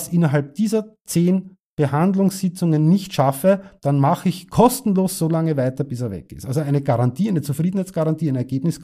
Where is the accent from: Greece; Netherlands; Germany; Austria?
Austria; Klosterneuburg, Lower Austria; Ein Orthopäde zum Beispiel in Klosterneuburg, meiner Heimatstadt